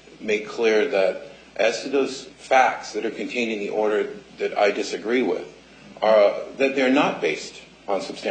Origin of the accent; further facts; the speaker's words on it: Reno, Nevada, United States; I'm from Reno.